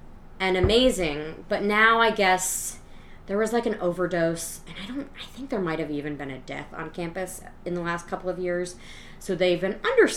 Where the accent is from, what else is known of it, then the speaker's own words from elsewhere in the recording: Portland, Oregon, United States; So I grew up in Portland. And then when I was in college, they moved up there.